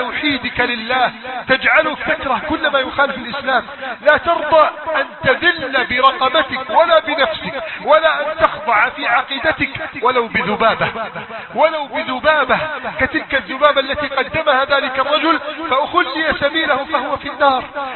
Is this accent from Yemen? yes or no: no; Egypt; اللهم احفظ بلدنا مصر